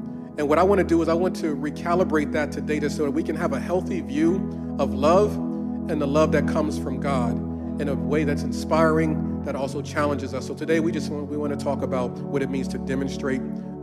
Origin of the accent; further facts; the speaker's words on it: Northeast, United States; We're from the Northeast. It was freezing outside.